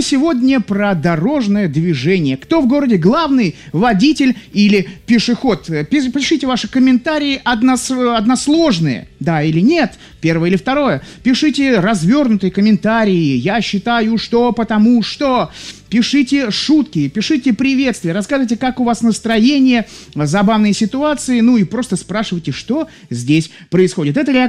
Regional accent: Odesa, Odesa Oblast, Ukraine; в силу того, что я одессит, я могу общаться с собой 20 минут спокойно

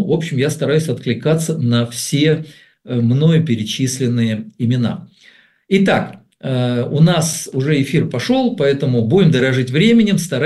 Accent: Moscow, Russia; допустим, я москвич, вот такой коренной

